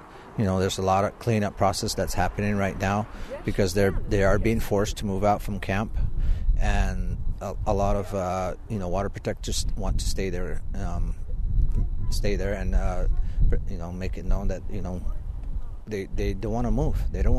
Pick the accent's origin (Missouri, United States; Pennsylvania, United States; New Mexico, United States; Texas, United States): New Mexico, United States; Taos Pueblo; I'm from Taos Pueblo, Willow People.